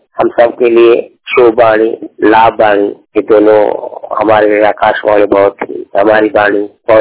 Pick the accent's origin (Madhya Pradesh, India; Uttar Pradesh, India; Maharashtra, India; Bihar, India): Uttar Pradesh, India; मैं गोरखपुर डिस्ट्रिक्ट का रहने वाला हूँ